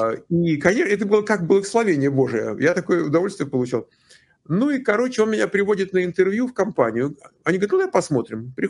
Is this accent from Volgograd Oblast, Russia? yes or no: no; Moscow, Russia; moved away; Я родился в Москве, вырос, учился в хорошей физмат-школе.